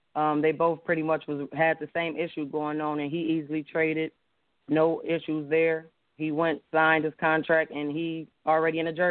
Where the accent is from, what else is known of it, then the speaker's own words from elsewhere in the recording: Pontiac, Michigan, United States; You know, so growing up in Pontiac, I enjoyed it. I love the coaches. I love the community. I love the activities we had. I went to Pontiac Northern, class of 2005.